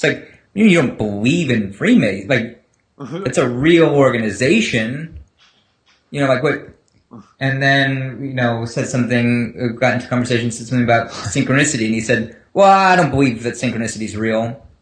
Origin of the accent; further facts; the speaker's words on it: New York, United States; now in Virginia, United States; I grew up in New York, which is super, like, atheist, liberal city. And now I'm living in Virginia